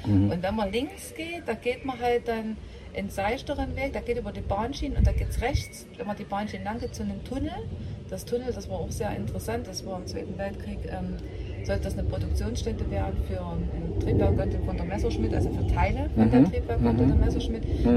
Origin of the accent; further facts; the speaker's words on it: Saxony, Germany; Ich komme nicht gebürtig aus Rochsburg, aber aus dem Nachbarort. Also ich bin schon als Kind in Rochsburg unterwegs gewesen